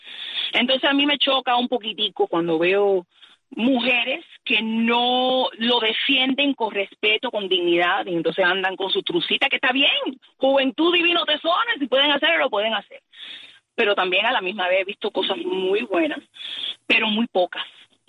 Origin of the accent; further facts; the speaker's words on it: United States; born there; Yo nací aquí en los Estados Unidos por casualidad, porque es lo que me tocó. Pero en la realidad, cualquiera que me pregunta, me dice … ¿dónde tú eres? Yo soy cubana. Y igual yo hablo muy cubanaza.